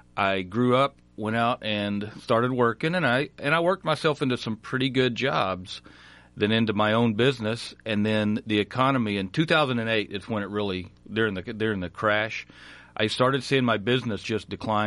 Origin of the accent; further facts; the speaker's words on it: Colorado, United States; now in Iowa, United States; I've lived in Iowa now for a couple of years. I came from Colorado, way up in the mountains.